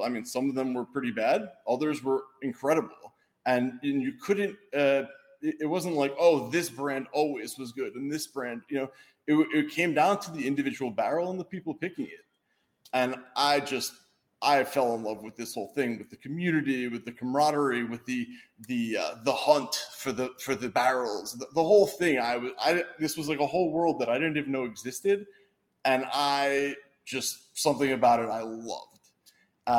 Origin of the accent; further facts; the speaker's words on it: New York, United States; now in Boston, United States; I ended up moving to Boston. Ultimately, I'm from New York, but I moved to Boston.